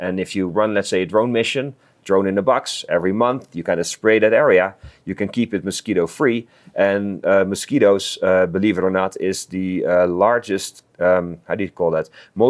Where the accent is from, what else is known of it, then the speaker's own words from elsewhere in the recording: Netherlands; first language Dutch; English is a second language; And he recognized my accent. I'm from the Netherlands. So I'm Dutch.